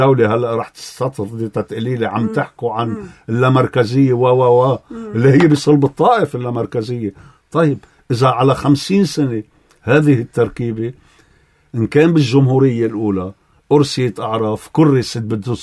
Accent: Lebanon; نحن متوحدين، المقاومين اللبنانيين متوحدين

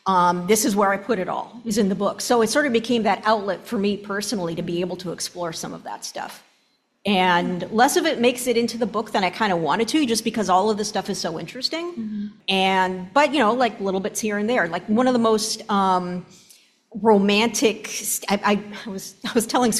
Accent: Libertyville, Illinois, United States; now in San Francisco, United States; I am Jewish. I was raised in Libertyville, north of here, even though I live in San Francisco area now.

